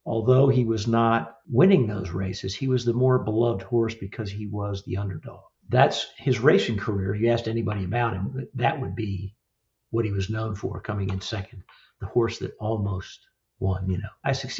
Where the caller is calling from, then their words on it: Memphis, Tennessee, United States; Memphis, Tennessee. The land of … Graceland and Stax Records and … There's a lot of history here.